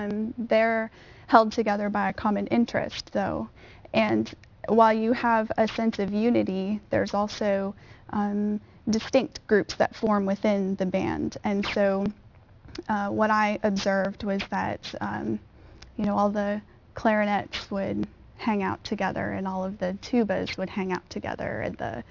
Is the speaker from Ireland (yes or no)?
no; Pennsylvania, United States; I grew up in Pennsylvania and liked country music and got picked on for that. It's not as cool there as it is in Nashville.